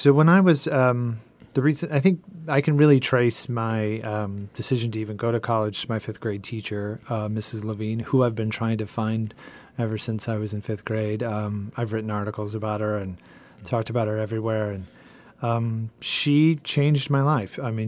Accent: San Fernando Valley, California, United States; I grew up in the San Fernando Valley, so I'm an LA Unified kid, and I never thought about being a teacher.

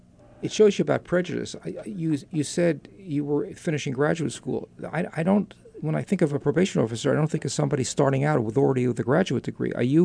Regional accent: New York, United States; accent: New York; now in Santa Barbara, United States; is why I'm glad I moved to Santa Barbara from New York. We couldn't do this in New York, this kind of conversation.

